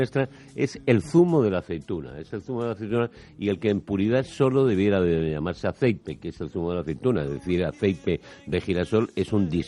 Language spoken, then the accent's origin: Spanish; Spain; como somos españoles, ya tenemos las ventajas de la dieta mediterránea.